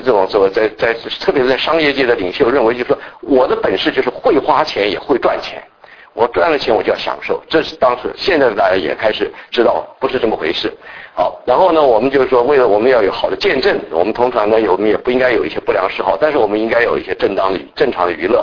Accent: China; 通常是我们中国人有句话嘛

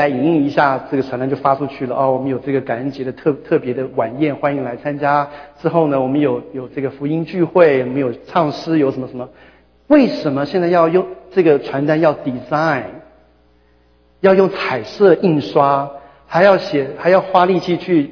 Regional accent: Taiwan; now in East Lansing, United States; 我跟我太太回台湾的时候我是从台湾来的

